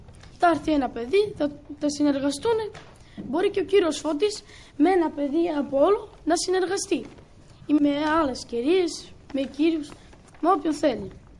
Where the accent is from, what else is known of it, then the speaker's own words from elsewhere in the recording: Romania; Greek is a second language; now in Greece; είμαι από τη Ρουμανία.